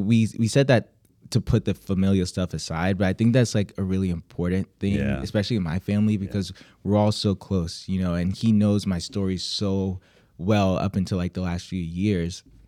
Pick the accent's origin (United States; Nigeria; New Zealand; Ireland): Nigeria; you see I'm Nigerian, you hear the kind of music that I'm putting out there